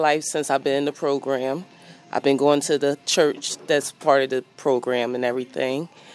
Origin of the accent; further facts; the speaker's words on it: Philadelphia, Pennsylvania, United States; Okay, well … I'm from Philadelphia.